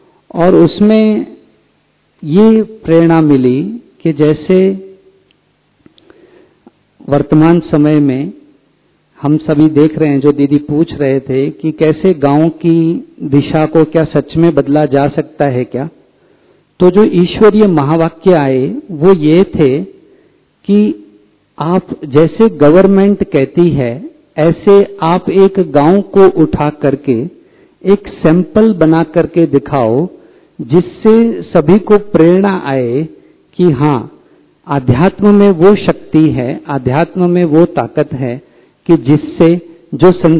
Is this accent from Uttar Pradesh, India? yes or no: no; Mumbai, Maharashtra, India; now in Mount Abu, India; बॉम्बे में पले बड़े, लेकिन प्रकृति से बहुत ही प्यार था। और जब 2013 में हम यहाँ माउंट आबू आए